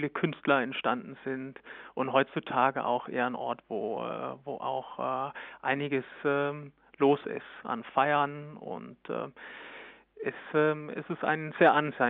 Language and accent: German; Aabenraa, Southern Denmark, Denmark; Also ich komme aus Appenrade, das ist kurz hinter der deutsch-dänischen Grenze an der Ostsee